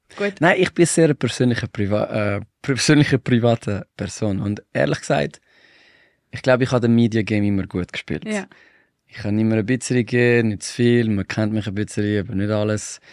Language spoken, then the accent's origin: German; Switzerland; Ich bin Schweizer